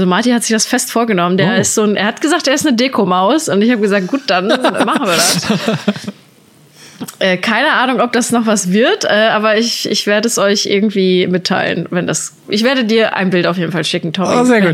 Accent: North Rhine-Westphalia, Germany; Ich komme ja auch aus dem Sauerland und da kommen ja mit die meisten Weihnachtsbäume, glaube ich, sogar her.

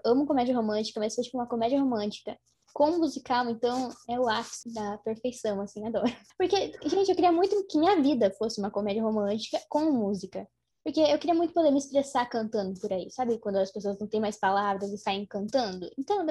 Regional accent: Brazil; coisa dá errado é porque eu sou brasileira, gente.

